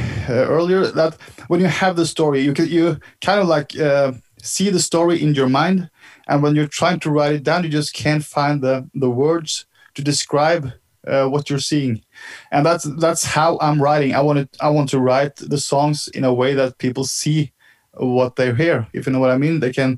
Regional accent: Norway; he think it was cool that I was from Norway

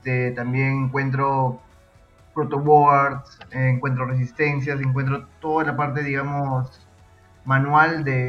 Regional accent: Tumbes, Peru; now in Lima, Peru; soy de Tumbes, tengo 22 años, estudio en la Pontificia Universidad Católica del Perú, acá en la ciudad de Lima

